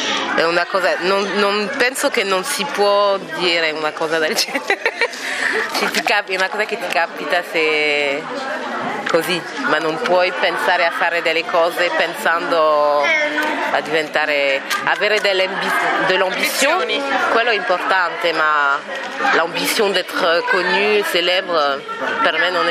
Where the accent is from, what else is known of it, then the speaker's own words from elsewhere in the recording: Paris, Île-de-France, France; Italian is a second language; sono cresciuta a Parigi, che è una città molto mista, per cui da bambina andavo a scuola già con tanti amici di diverse nazionalità